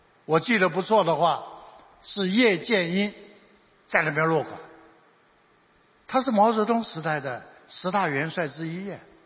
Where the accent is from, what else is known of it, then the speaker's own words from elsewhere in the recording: Taiwan; 我们台湾人